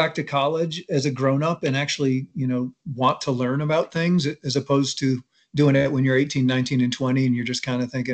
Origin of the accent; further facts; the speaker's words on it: Cleveland, Ohio, United States; moved away as an adult; So I grew up in Cleveland, but okay.